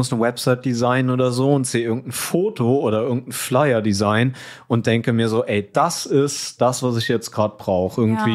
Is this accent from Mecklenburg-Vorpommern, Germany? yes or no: no; Trier, Rhineland-Palatinate, Germany; also wir sind ja hier in der Nähe von Trier aufgewachsen. Ich habe manchmal so ein kleines Heimweh nach Trier.